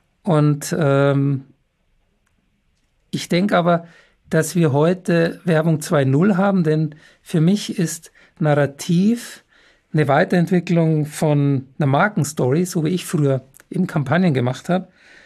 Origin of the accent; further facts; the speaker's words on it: Munich, Bavaria, Germany; born there; ich bin ein echter gebürtiger Münchner. Das ist ja jemand, wo sowohl Vater als auch Mutter in München geboren sind.